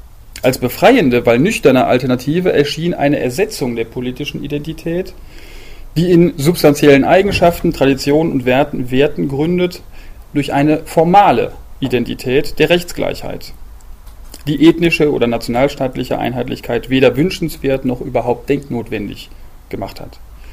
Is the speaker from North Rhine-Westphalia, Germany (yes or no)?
yes; Cologne, North Rhine-Westphalia, Germany; in meiner Heimatstadt Köln, weil da, wie Sie wissen, der Wahnsinn losbricht am 11.11.